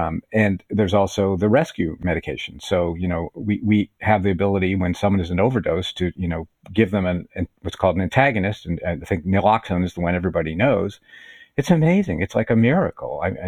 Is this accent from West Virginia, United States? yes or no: yes; West Virginia, United States